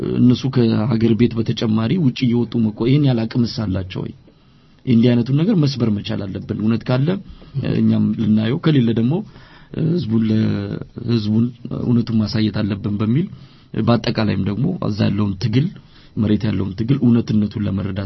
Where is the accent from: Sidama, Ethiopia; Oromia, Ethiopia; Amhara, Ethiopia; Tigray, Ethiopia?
Sidama, Ethiopia; Hawassa; also born or lived in Addis Ababa; እኔ ተወልጄ ያደኩት ቀደም ሲል እንደገለጽኩት አዋሳ ከተማ ነው አዲስ አበባንም ኖሬበታለሁና